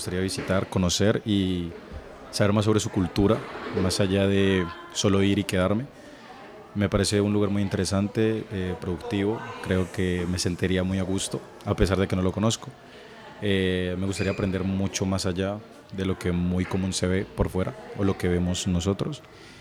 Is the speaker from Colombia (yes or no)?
yes; Colombia; Colombia es el mejor país. Pues lo digo yo, que soy colombiano.